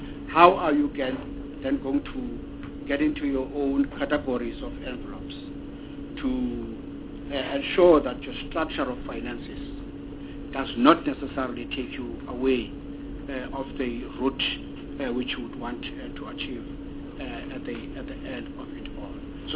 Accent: Alice, Eastern Cape, South Africa; I'm from Alice. There's no train there. Go train. I grew up knowing the train.

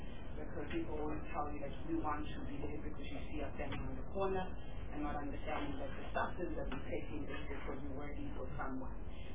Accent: Cape Town, Western Cape, South Africa; My background does come from an orphan level, which I was removed from the district 6. I grew up in the Sharp Airport, Lake Sharp, Lake End Street, Cape Town, and Eagle Beach.

